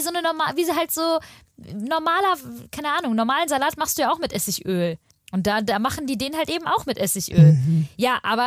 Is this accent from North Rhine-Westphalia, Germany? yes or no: yes; North Rhine-Westphalia, Germany; wir kommen aus dem Rheinland